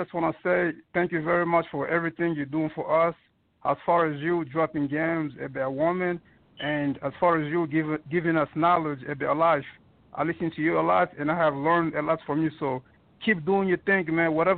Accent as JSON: {"language": "English", "country": "DR Congo", "said": "There you go. I'm from the Congo. A country in Africa called Congo."}